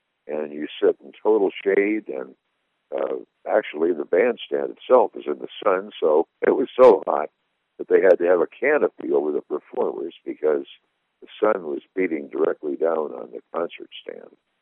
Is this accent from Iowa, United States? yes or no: yes; Story City, Iowa, United States; also born or lived in Des Moines; In my lifetime, growing up in Story City, even though I lived in Des Moines for years, I've never, ever seen that little stream, that creek, dry.